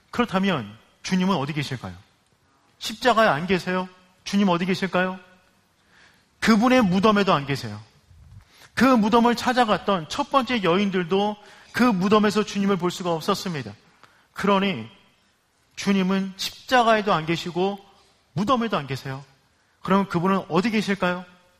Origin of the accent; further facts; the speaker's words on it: Miari, Seoul, South Korea; 저의 고향은 미아리입니다. 미아리에서 결혼하기 전까지 살았어요.